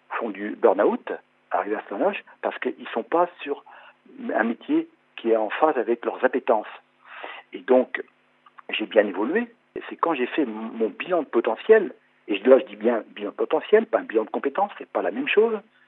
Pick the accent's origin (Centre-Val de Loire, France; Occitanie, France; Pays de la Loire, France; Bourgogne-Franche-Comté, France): Pays de la Loire, France; L'Épine; je suis originaire de l'île de Noirmoutier, de Lépine plus précisément